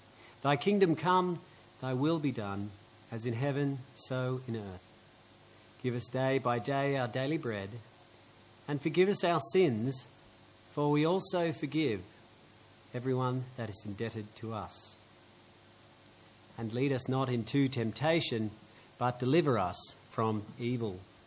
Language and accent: English; Australia; And I am, you are, we are Australian, and it's a wonderful thing that we enjoy and take pride in being.